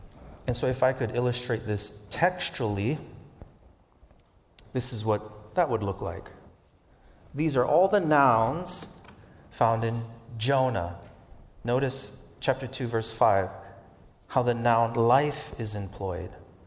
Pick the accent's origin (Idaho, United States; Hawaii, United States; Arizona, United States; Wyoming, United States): Hawaii, United States; born there; I was born in Hawaii. I love the ocean, but not that much where I would die from drowning.